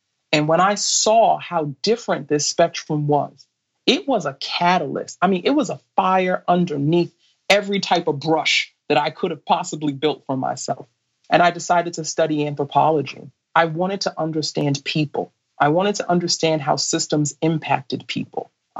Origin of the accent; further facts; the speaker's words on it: Brooklyn, New York, United States; But as I mentioned to you before, I grew up in Brooklyn, and I'm a child of the 80s, right?